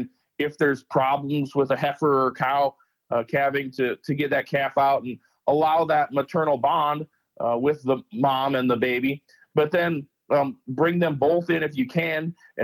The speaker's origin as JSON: {"language": "English", "region": "South Dakota", "country": "United States", "tie": "born or raised there", "said": "I know that I grew up in South Dakota, and we're calving at least initially with some heifers right now"}